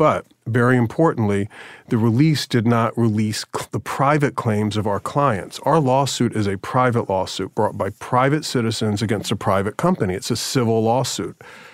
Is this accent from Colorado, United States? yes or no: no; Jacksonville, Florida, United States; Jacksonville, Florida.